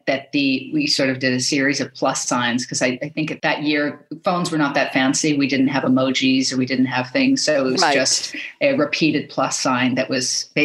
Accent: Los Angeles, California, United States; So I grew up in Los Angeles.

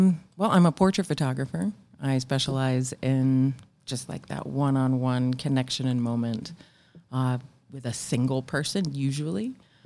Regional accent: Florida, United States; also born or lived in Boston; now in North Carolina, United States; So I grew up in Florida, and I went to college in Boston.

